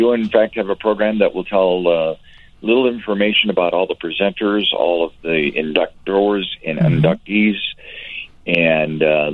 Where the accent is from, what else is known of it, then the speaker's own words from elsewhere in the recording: Chicago, Illinois, United States; also born or lived in Morris; now in Joliet, United States; I'm originally from South Chicago, transplanted to Morris, Illinois, and lived in now we've been living in Joliet the past 7 or 8 years.